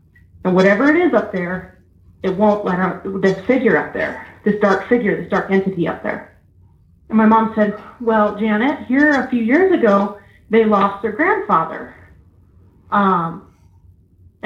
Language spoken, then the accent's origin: English; Kansas City, Missouri, United States; I'm from Kansas City.